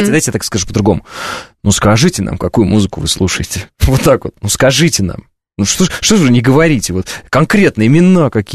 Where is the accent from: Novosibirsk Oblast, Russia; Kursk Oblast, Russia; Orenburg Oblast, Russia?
Orenburg Oblast, Russia; Orenburg; А я из Оренбурга, Оренбург. Южный Урал.